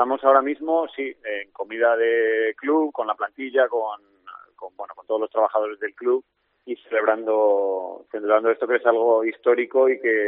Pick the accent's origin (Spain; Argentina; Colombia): Spain; Salamanca, Castile and León; Salamanca está siempre conmigo. Yo soy salmantino de corazón y mis amigos están allí, mi familia está allí.